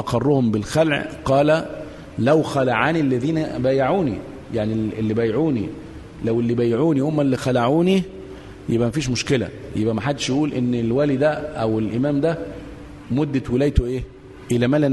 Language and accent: Arabic; Egypt; يعني ما إحنا مصريين نشأنا مصري